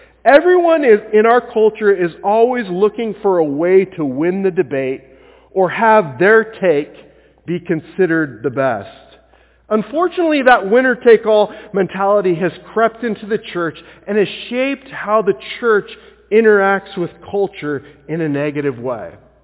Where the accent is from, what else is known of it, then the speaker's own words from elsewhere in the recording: Washington, United States; No offense to any Oregonians in the room, but I am from Washington.